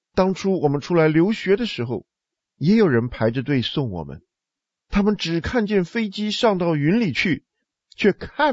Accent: China; 秋天到了，我们中国人说一叶落而知天下秋

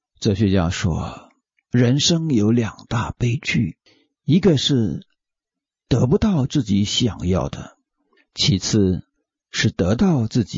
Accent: China; 我们中国人又说了一句话，说有子万事足。

